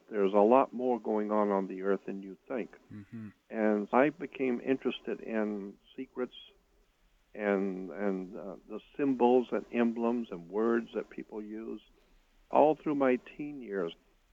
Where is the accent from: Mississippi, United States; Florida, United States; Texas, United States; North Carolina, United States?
Florida, United States; I was born and raised in Florida, in the Panhandle area, and I had so many strange experiences as a child.